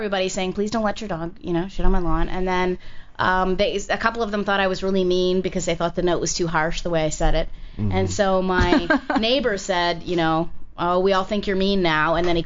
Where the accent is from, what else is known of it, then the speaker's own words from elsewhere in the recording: Canada; I try to be really nice a lot of the time, being Canadian